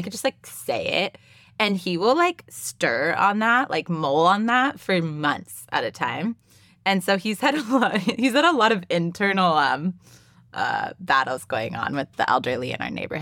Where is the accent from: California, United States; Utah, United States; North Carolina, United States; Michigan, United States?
California, United States; I live in the sunny state of Florida. I'm from California and always thought Floridians were like losers.